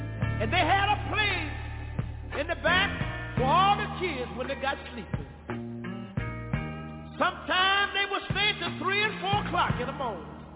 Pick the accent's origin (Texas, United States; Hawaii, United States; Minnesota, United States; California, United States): Texas, United States; Tyler; I'm from Tyler, Texas. But that's what where I was born. I was born in a little community about 13 miles from Tyler. In a little community that was called Galilee.